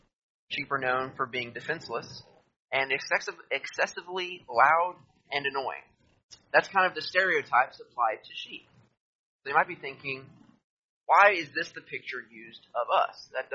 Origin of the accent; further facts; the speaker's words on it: Zambia; We had a few animals, a little farm growing up in Zambia